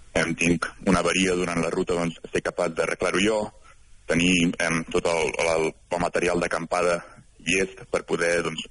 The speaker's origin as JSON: {"language": "Catalan", "town": "Canet de Mar", "region": "Catalonia", "country": "Spain", "lives_now": "London, United Kingdom", "said": "connectar on visc ara, que és Londres, fins connectar-ho amb el meu poble, que és Canet de Mar"}